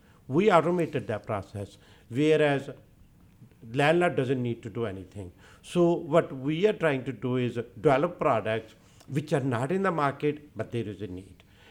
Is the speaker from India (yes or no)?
yes; India; So the gold coins, like, I'm from India.